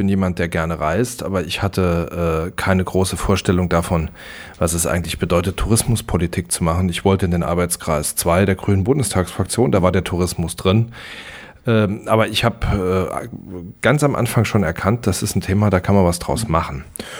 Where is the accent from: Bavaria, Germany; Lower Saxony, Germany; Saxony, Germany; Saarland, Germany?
Saarland, Germany; Ich habe mich nie nur auf meine Heimatregion versteift.